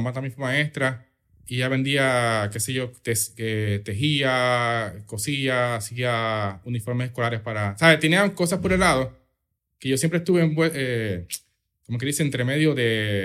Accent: Juncos, Puerto Rico; en Junco me gustaba mucho, me gusta mucho, porque realmente es como una mezcla de, no es que sea una ciudad, pero es una mezcla de, es campo, pero no estás tan lejos de, o de la metro, o como, para nosotros Caguas era la metro

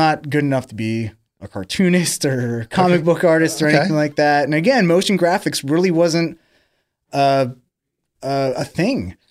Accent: Pittsburgh, Pennsylvania, United States; also born or lived in Manhattan / New Jersey; So that I grew up in Pittsburgh

